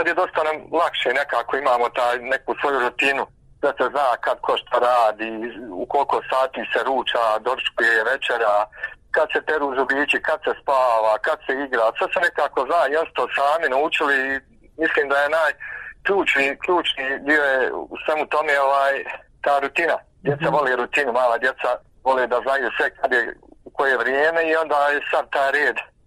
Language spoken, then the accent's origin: Serbian; Bijeljina, Republika Srpska, Bosnia & Herzegovina; mi smo iz Bijeljine